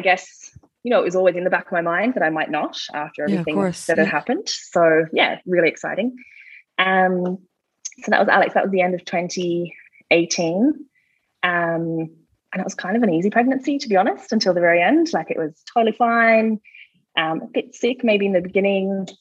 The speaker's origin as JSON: {"language": "English", "country": "Australia", "moved": "as an adult", "lives_now": "Ireland", "said": "So I'm Australian, obviously. I'm a school teacher, and we moved here in 2016. So my partner's from TIP. And so we moved over and lived in TIP for a while with my in-laws."}